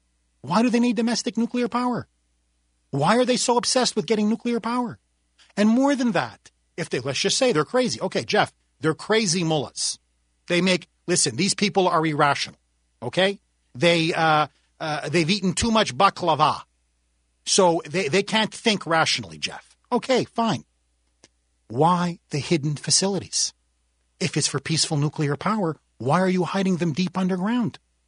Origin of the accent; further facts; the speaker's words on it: Montreal, Quebec, Canada; I'm originally from Montreal, born and raised.